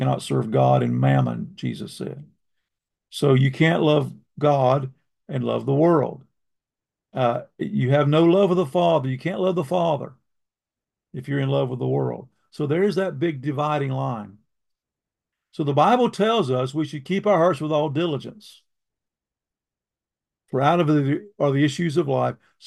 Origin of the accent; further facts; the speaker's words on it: the South, United States; accent: southern; But when I moved to Minnesota, the longer I was there, my southern accent, of which I am very proud, went away.